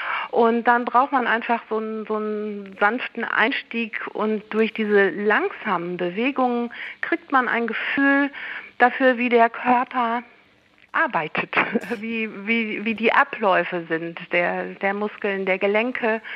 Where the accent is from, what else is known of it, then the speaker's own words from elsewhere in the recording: Lower Saxony, Germany; Ich komme aus Niedersachsen